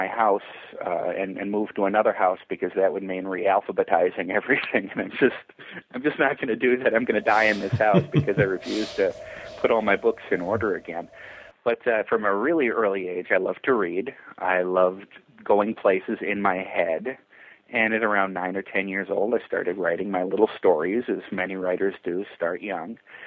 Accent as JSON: {"language": "English", "town": "Chicago", "region": "Illinois", "country": "United States", "said": "I'm from Chicago, a big TV town, especially in 92"}